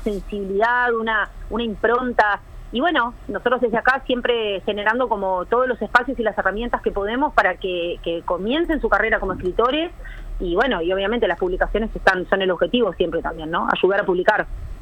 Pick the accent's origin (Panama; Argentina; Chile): Argentina; now in Uruguay; yo soy argentina, yo vengo de uh-huh. un país... muy grande, con mucha oferta y con mucha, ¿no?